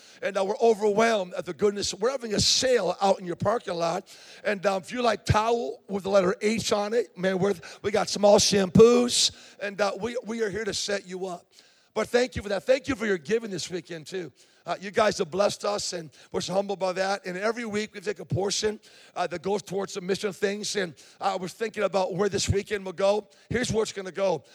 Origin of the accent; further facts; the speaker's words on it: West Springfield, Massachusetts, United States; But I grew up in West Springfield, Mass., so I feel kind of like I'm home